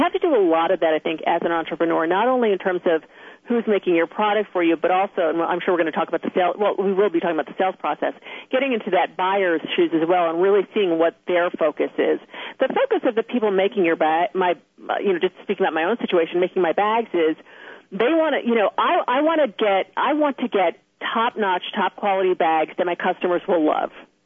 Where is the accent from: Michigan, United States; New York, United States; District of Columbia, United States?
New York, United States; Buffalo; And from Boston, I'm from Buffalo, so we're sort of the same northeastern area.